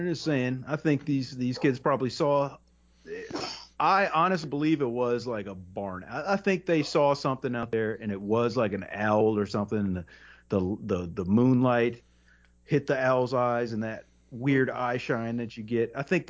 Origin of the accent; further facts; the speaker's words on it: the South, United States; I'm from the South, too.